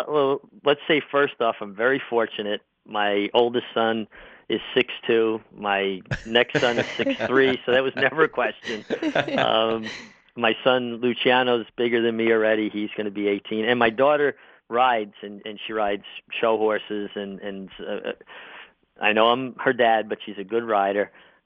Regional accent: New York, United States; And then growing up in New York, I was always a New York Yankee fan

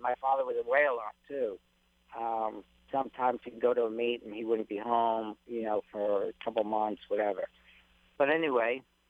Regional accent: Toronto, Ontario, Canada; born there; also born or lived in United States; Well, I was born in Toronto, Canada. And we moved around a lot.

